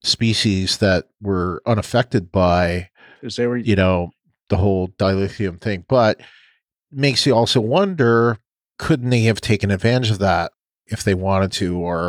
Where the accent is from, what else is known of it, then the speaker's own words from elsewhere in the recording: Canada; because you guys know I'm Canadian, but in Canada, it's a three-party system.